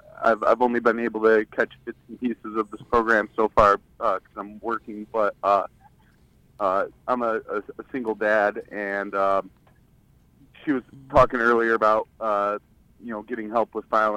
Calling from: Kansas City, Missouri, United States; I'm calling from Kansas City, Missouri.

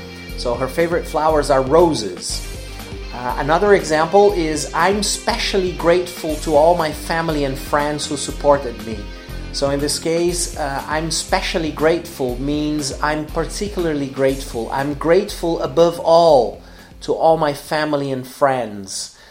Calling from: Porto Alegre, Rio Grande do Sul, Brazil; English is a second language

